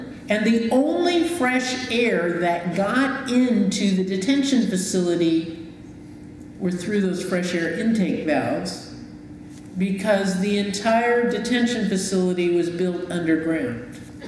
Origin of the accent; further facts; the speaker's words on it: California, United States; Well, I'm a Californian, and we know our freeways, and they're long and skinny.